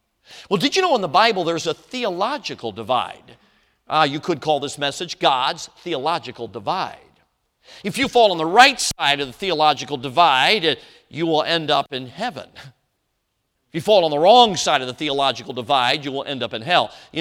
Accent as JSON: {"language": "English", "town": "Chicago", "region": "Illinois", "country": "United States", "tie": "born or raised there", "lives_now": "Wisconsin, United States", "said": "And I have to admit, I grew up in Chicago, so all my professional state loyalties are on the south side of the border here."}